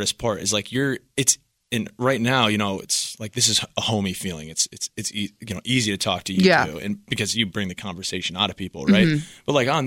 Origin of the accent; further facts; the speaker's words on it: Rochester, New York, United States; I was like, I'm from Rochester, New York, and stuff like that.